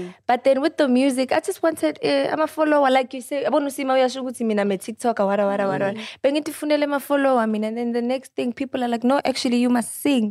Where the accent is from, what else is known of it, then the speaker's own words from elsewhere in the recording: Eswatini; also born or lived in South Africa; Originally, I'm from Eswatini. Mm. My dad is from Eswatini, but I mean, I was in South Africa for the longest of time.